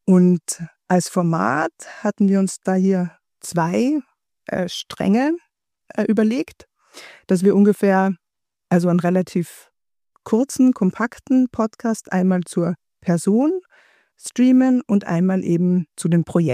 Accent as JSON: {"language": "German", "town": "Graz", "region": "Styria", "country": "Austria", "tie": "born or raised there", "also_born_or_lived": "Vienna / Aachen", "moved": "as an adult", "lives_now": "Tübingen, Germany", "said": "Ich bin Österreicherin, geboren und aufgewachsen in Graz, Österreich. Studierte Psychologie habe ich in Wien. Daher der Singsang."}